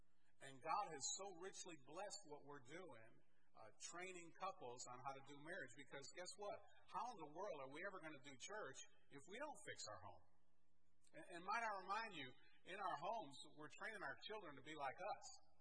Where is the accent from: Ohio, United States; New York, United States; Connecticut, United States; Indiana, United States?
Connecticut, United States; now in Oklahoma, United States; Although I am not an Okie, I grew up in Connecticut, which makes me a Yankee.